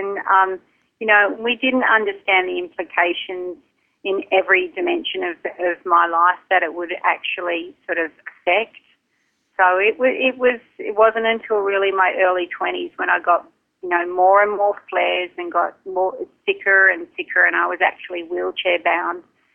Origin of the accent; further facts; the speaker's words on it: Melbourne, Victoria, Australia; on a beautiful beach in Melbourne, Australia, which is my home country.